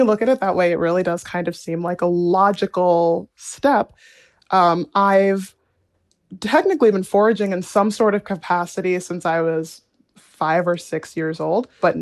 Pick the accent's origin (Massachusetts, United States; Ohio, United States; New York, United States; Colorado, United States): Ohio, United States; Cincinnati; now in Columbus, United States; I grew up in Cincinnati, Ohio, and I currently live in Columbus, Ohio. So I have not strayed too far from home.